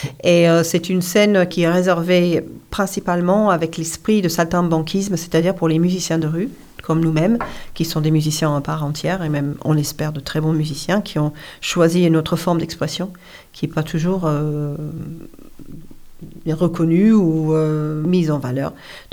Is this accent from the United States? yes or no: yes; United States; j'ai grandi en partie aux États-Unis.